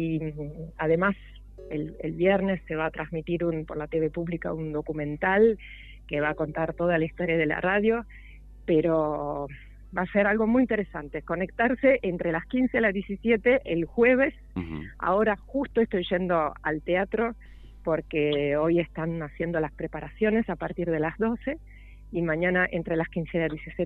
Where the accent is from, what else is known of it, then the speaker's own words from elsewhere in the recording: Milan, Lombardy, Italy; Yo soy de Milán y se va a estar muy feliz.